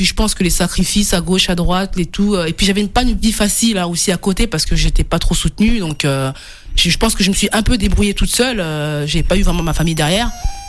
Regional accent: Issy-les-Moulineaux, Île-de-France, France; Je suis originaire d'ici des Moulineaux.

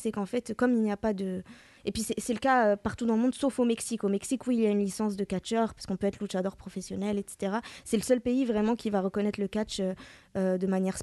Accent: Nantes, Pays de la Loire, France; Et moi, je viens de Nantes. Je ne suis pas du tout de région parisienne.

